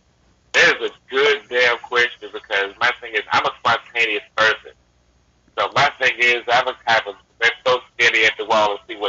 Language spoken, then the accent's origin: English; Arkansas, United States; I'm a Southern boy by nature. I was born and raised in Arkansas.